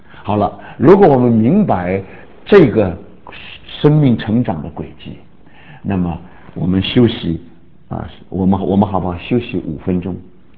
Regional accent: China; now in United States; 我们中国人呢到了美国，这个英文有时候学不大灵光，所以只好用一些中文来加上一些注解

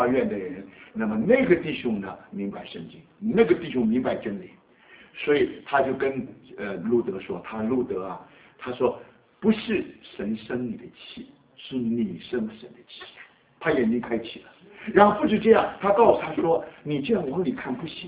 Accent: Taiwan; now in United States; 我还记得我当刚刚来美国的时候

